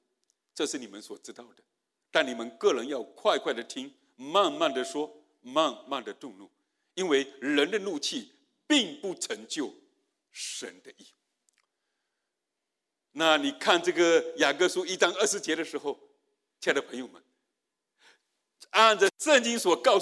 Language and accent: Chinese; China; now in Canada; 那包括我自己刚到加拿大的时候哈，我下午的时候有讲到，因为呢我自己是农村长大的，而妻子呢她是北京生北京长大的